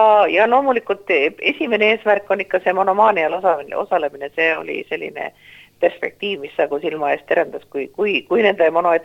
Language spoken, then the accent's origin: Estonian; Saare County, Estonia; me oleme ikka saarlased